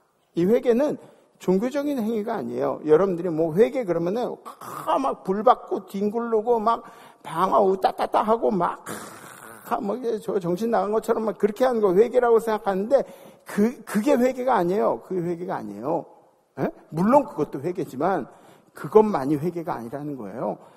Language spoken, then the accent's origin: Korean; South Korea; 제가 한국 사람이니까 얘기할 수 있는 거죠.